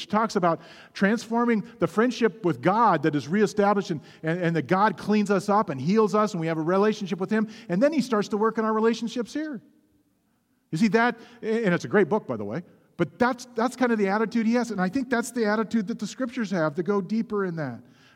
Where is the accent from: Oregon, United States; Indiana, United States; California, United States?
Oregon, United States; Gresham; I grew up in a city that was sort of the poor country cousin of the metropolitan Portland area. I grew up in Gresham of the Gentiles.